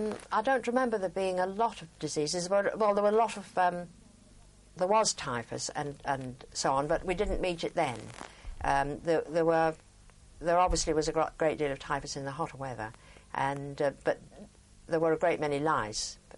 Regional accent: England, United Kingdom; but of course he had an American-Canadian background and I came from England, and I'd found very early on that a lot of things are a bit different.

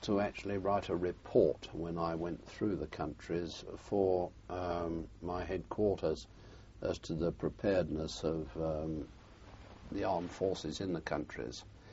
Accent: United Kingdom; in the treatment that they afforded me as a British national going through, they were very difficult in customs

